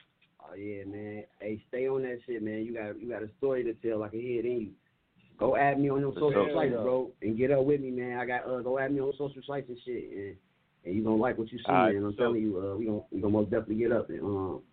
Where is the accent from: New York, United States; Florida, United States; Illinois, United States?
Illinois, United States; Chicago; You know it. Shout out my hometown.